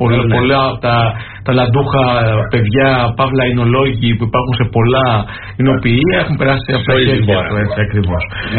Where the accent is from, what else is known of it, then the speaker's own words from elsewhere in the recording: Athens, Attica, Greece; born there; Στην Αθήνα γεννήθηκα, αν και η καταγωγή μου είναι από την Πελοπόννησο, από την Κυπαρισία της Μεσσηνίας. Το λέω συνέχεια γιατί και οι δύο γονείς μου έρχονται από εκεί